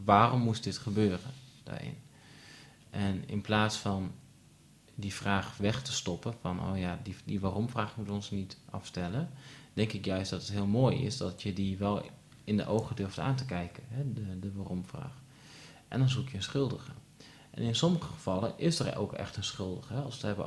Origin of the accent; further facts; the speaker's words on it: Netherlands; lopen ze een hele week een nationale week van rouw en wij als Nederlanders...